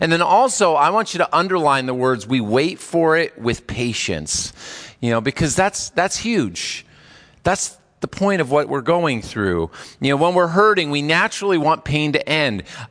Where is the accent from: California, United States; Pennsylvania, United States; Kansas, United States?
California, United States; You know, growing up in California, when it talks about the pain of childbirth, I think of earthquakes